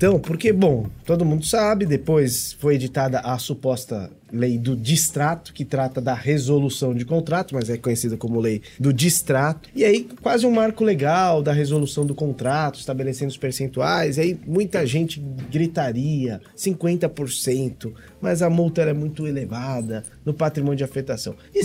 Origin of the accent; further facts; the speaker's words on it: São Paulo, Brazil; Eu sou de São Paulo